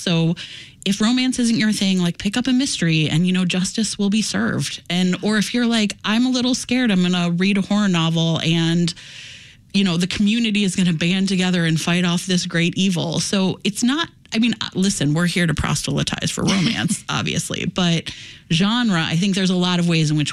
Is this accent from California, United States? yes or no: no; Ohio, United States; And I'm from Ohio.